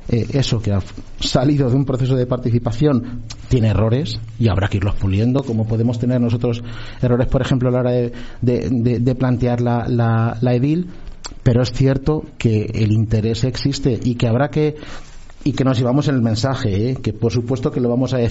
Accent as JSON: {"language": "Spanish", "town": "Tres Juncos", "region": "Castilla-La Mancha", "country": "Spain", "said": "Yo soy de Tres Juncos."}